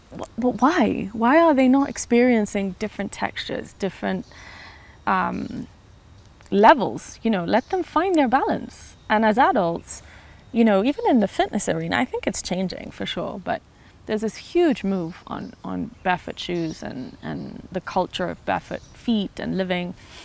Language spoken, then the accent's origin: English; Kenya; And as a Kenyan, it bugs me to my bone to see Kenyans, even athletes, who used to run barefoot, now running with modern day footwear